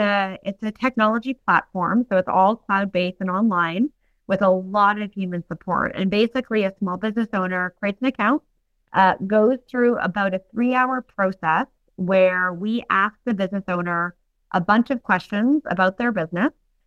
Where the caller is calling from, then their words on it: Australia; I am calling in from Australia, so I can assure you that the future is bright.